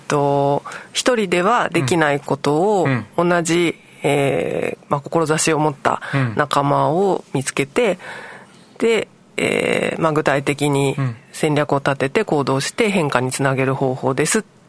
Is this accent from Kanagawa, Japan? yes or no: yes; Kanagawa, Japan; also born or lived in Okinawa; 沖縄風の名前ですが、生まれ育ったのは神奈川県です。宮古島出身の父が高校卒業して東京に出てから、ずっと、内地にいるので、私もそこで育ちました。